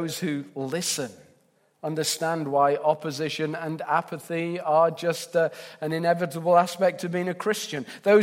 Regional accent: England, United Kingdom; And I'm English.

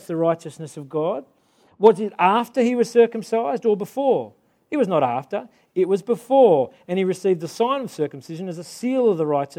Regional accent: New South Wales, Australia; Back in the 90s, I grew up in the Shire.

